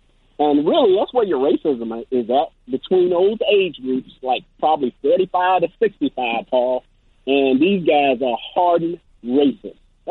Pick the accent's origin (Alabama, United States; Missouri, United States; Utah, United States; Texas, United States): Alabama, United States; Montgomery; now in Florida, United States; I live in Florida, but I grew up in Montgomery, Alabama.